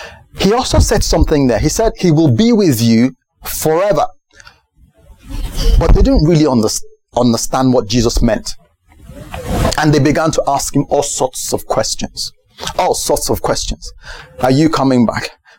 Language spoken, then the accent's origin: English; United States; It's good that I'm American, so I don't have to stick to all the British terms.